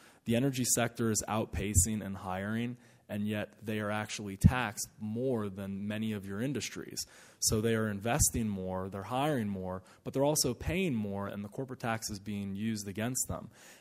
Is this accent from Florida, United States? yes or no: yes; Florida, United States; He has already introduced with Senator Marco Rubio from my home state of Florida a tax plan that is pro-growth